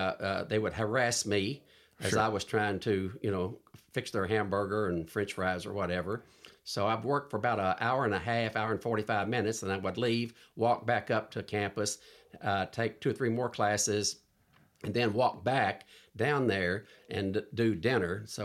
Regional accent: Lindseyville, Kentucky, United States; I'm from Lindseyville, Kentucky.

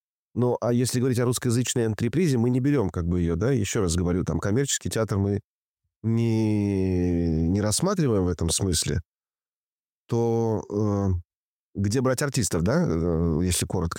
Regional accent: Latvia; moved away as an adult; Вырос я в Латвии, но поехал учиться и профессию там получил.

